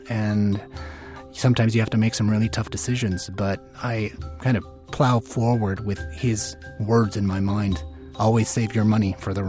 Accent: Tucson, Arizona, United States; Growing up in Tucson, Arizona, primarily raised by my grandparents, I learned a lot about what it takes to make the American dream possible. My grandfather was a copper miner, immigrant from Mexico.

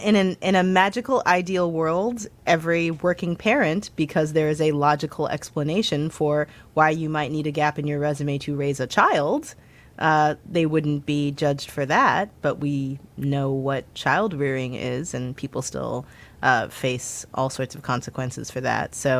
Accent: Missouri, United States; now in Washington, D.C., United States; Look, I am from Missouri. We spend a lot of time watching weather. Although we did have a tornado here in D.C. the other day, random, usually doesn't happen.

